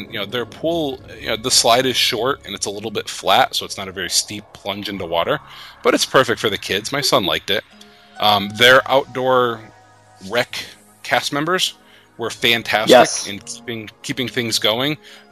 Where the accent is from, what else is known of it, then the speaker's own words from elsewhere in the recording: Northeast, United States; because you're in Florida and I'm from the Northeast, that's already tropical.